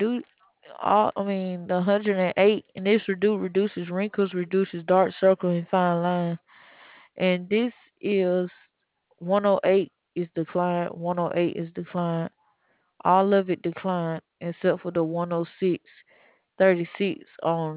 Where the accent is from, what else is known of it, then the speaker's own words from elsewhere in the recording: Alabama, United States; I'm from Alabama.